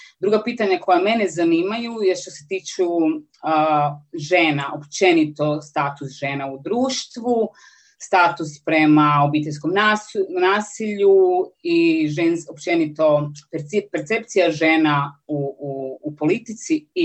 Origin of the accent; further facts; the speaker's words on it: Brisbane, Queensland, Australia; dolazim iz Brisbanea, majka sam jedne djevojčice koja je tek krenula u prep.